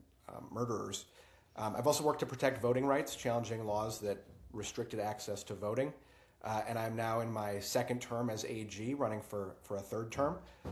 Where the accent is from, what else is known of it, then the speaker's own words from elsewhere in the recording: Fond du Lac, Wisconsin, United States; also born or lived in Oshkosh; Well, I grew up in Oshkosh and Fond du Lac, and I went to public schools.